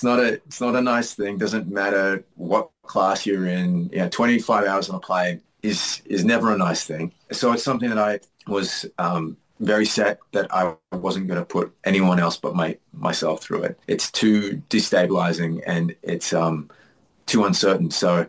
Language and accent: English; Australia; At the same time, I think as an Australian, we just want to tell stories